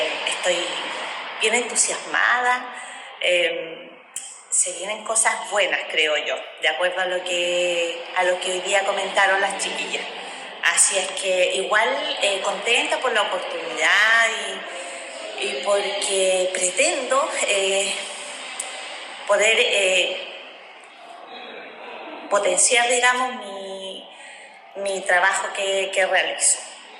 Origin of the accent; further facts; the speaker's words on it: La Unión, Los Ríos, Chile; soy de la Comuna de La Unión, del sector del Guape.